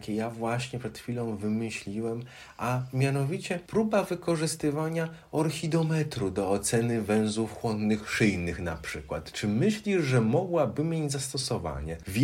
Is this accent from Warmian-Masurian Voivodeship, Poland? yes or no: no; Pomeranian Voivodeship, Poland; my jesteśmy z Pomorza